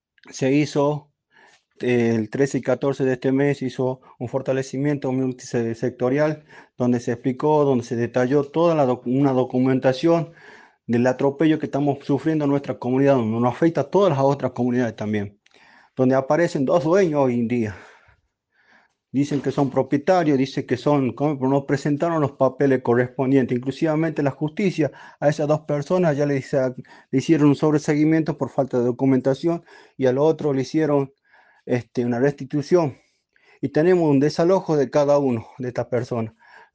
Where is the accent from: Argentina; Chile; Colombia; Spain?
Argentina; Aguitas; nosotros tenemos doble nacionalidad, argentino y, por ejemplo, que somos de Aguitas. Bueno, como cacique de la comunidad indio Colalao